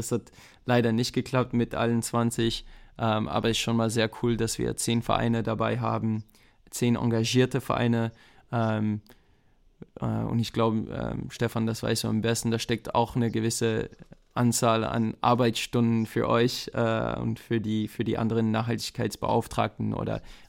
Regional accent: France; der ist, okay, ist Franzose, ich bin auch Franzose

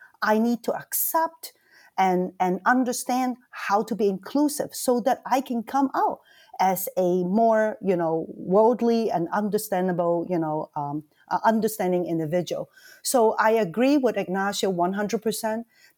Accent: Hong Kong; moved away; I was an international student, right? I grew up in Hong Kong.

